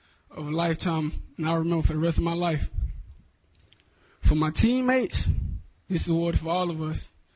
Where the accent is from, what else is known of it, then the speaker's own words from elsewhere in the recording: Florida, United States; Oh, growing up in Florida, there were so many influential people in my life who made me the player and the man I am today.